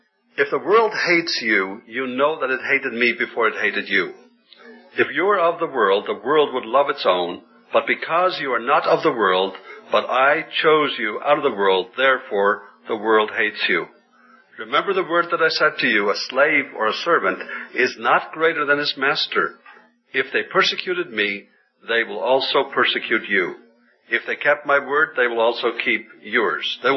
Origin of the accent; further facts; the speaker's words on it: Faroe Islands; moved away; I'm not a native of this country. I was born and raised in the Faroe Islands.